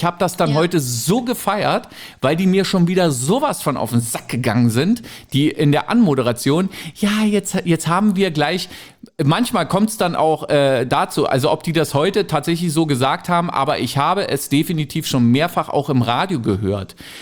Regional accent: East Germany, Germany; Also ich bin halt im Osten groß geworden.

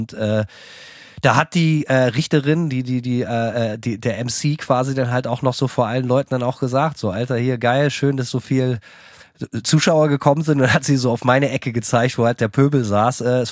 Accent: United States; Ist halt einfach so, ich bin Amerikaner.

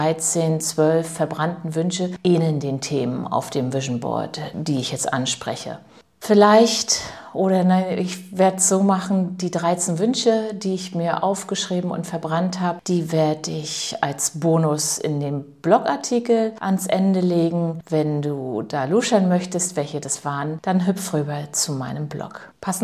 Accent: Bentwisch, Mecklenburg-Vorpommern, Germany; 18182 Bentwisch, das ist mein Heimatort.

